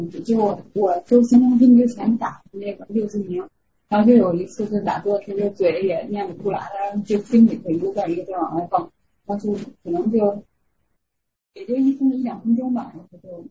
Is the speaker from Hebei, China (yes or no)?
yes; Baoding, Hebei, China; 我是保定来的